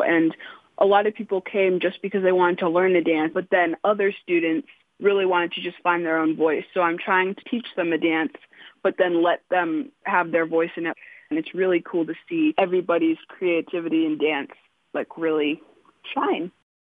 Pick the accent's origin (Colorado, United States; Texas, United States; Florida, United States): Colorado, United States; Carbondale; I am 12 years old and I was raised here in Carbondale, Colorado, and I'm a hip hop dancer.